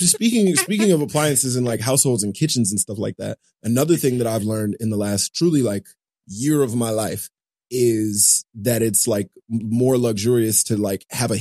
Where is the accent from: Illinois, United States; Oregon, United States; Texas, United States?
Texas, United States; now in New York, United States; So much stuff that I took for granted growing up in Texas, and like not like in just like a normal suburb in Texas. You moved to New York